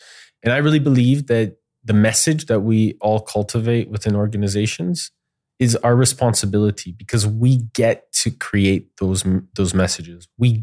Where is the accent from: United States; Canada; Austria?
Canada; So growing up in Canada was really something like super beautiful.